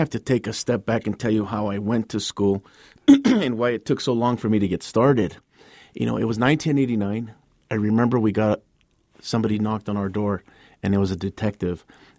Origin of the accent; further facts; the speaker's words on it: Los Angeles, California, United States; Five children growing up in Los Angeles, California. We were poor.